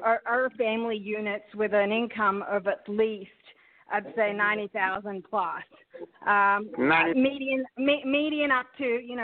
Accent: Sydney, New South Wales, Australia; now in Chicago, United States; I grew up in Sydney, Australia, and I my parents are Pakistani. So I've come to Chicago in about 2010

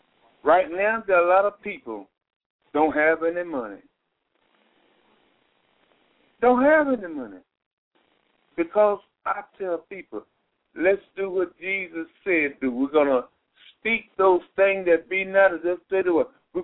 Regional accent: Texas, United States; No, I'm a Texan. I love the Texas attitude. I love what is happening in Texas.

